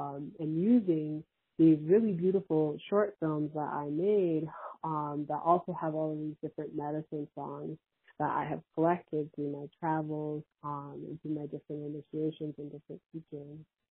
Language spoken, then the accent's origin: English; Wisconsin, United States; I grew up in Wisconsin and I grew up, you know, in a very Pentecostal Christian situation.